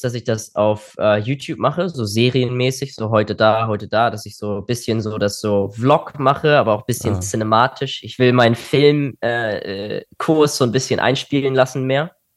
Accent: Northern Germany, Germany; in Deutschland regnet es halt einfach so viel, vor allem aus dem Norden, wo ich herkomme

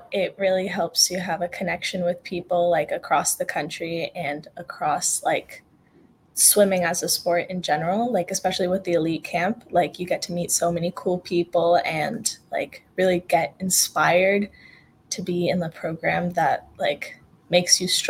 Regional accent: Canada; first language Spanish; English is a second language; my first language is Spanish. And basically, my mom just wanted me to have a connection with like my roots, being half Ecuadorian, because in Canada, where I grew up, there weren't that many like Latinos around.

